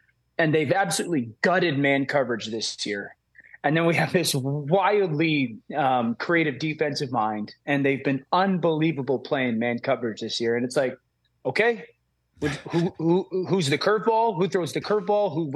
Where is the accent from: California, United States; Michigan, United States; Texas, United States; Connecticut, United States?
Connecticut, United States; I grew up in Connecticut, so we grew up on ESPN here.